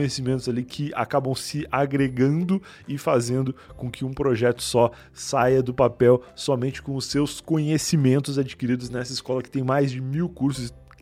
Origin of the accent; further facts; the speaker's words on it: Rio Grande do Sul, Brazil; moved away as an adult; Eu sou gaúcho, cara. Eu nasci lá, morei lá até os 23 anos.